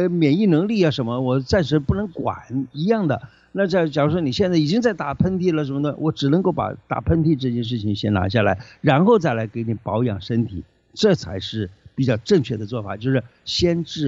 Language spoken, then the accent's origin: Chinese; China; 所以你看，我们中国人啊，这个都很讲究